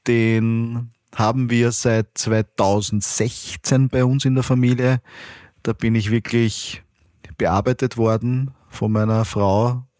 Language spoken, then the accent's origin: German; Baden, Lower Austria, Austria; born there; Ich nach meiner Scheidung bin nach Baden gezogen, weil ich bin gebürtig aus Baden.